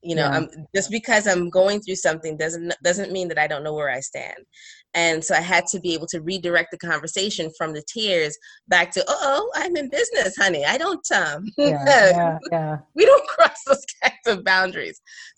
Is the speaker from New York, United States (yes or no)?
yes; Brooklyn, New York, United States; although I'm Trinidadian, I grew up in Brooklyn.